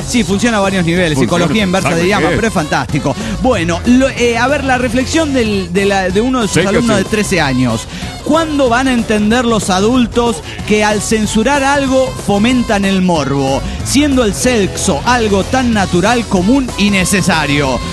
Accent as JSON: {"language": "Spanish", "region": "Cajamarca", "country": "Peru", "said": "de Cajamarca."}